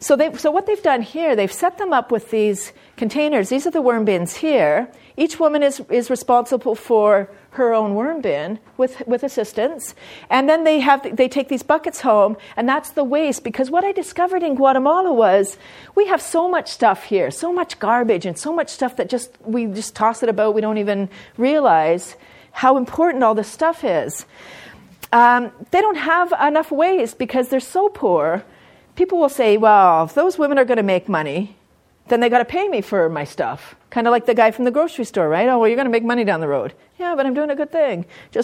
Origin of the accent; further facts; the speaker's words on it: Canada; they were so grateful that I came from Canada to come and help them.